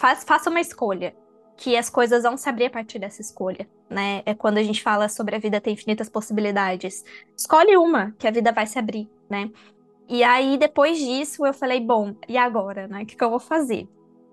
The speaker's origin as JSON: {"language": "Portuguese", "town": "Taubaté", "region": "São Paulo", "country": "Brazil", "tie": "born or raised there", "also_born_or_lived": "São Bernardo do Campo", "said": "eu sou de São Paulo, né? Morei praticamente minha vida toda em Taubaté. Eu nasci em São Bernardo do Campo, morei minha vida toda em Taubaté, uma cidade do interior de São Paulo, pertinho de Campos do Jordão e Ubatuba."}